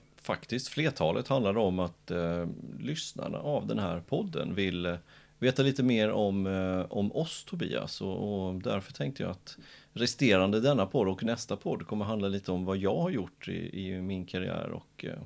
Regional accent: Jönköping, Jönköping County, Sweden; born there; Jag är född 1983. Jag är född i Jönköping

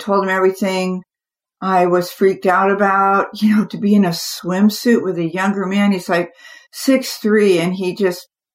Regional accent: California, United States; And, you know, my skin, I grew up in the California sun.

